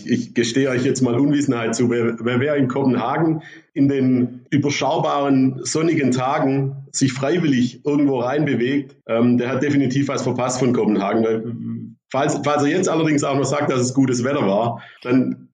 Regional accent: Southern Germany, Germany; now in Denmark; meine jetzige Frau kommt aus dem Osten der Republik, ich komme aus dem Süden.

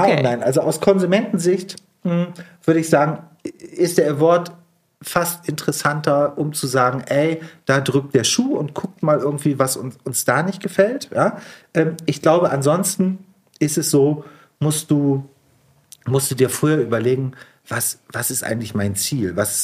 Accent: Bremen, Germany; moved away as an adult; Ich komme eigentlich aus Bremen und habe mich dann so offiziell abgemeldet und bin zum Studieren nach Berlin.

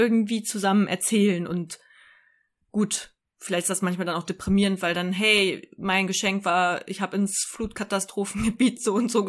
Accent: Kassel, Hesse, Germany; Ich nehme alle mit nochmal, die es nicht wissen. Ich komme aus Nordhessen, aus Kassel.

